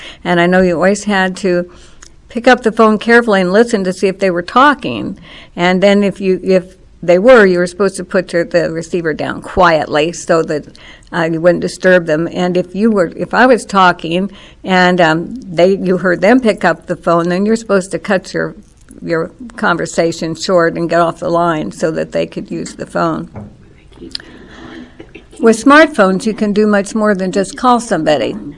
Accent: Mission, Kansas, United States; Here in Johnson County, we also had party lines. So I grew up in Mission.

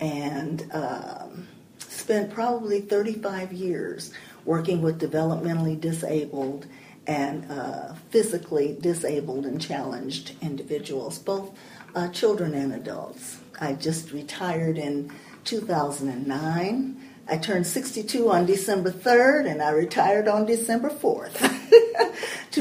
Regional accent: Chicago, Illinois, United States; I grew up in Morgan Park, a suburb of Chicago, Illinois. Our little street was four blocks long

